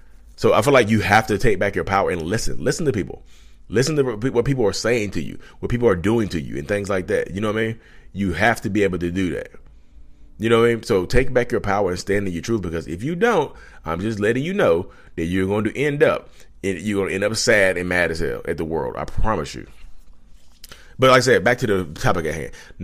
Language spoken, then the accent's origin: English; Reidsville, North Carolina, United States; You know, I'm from Reedsville, North Carolina.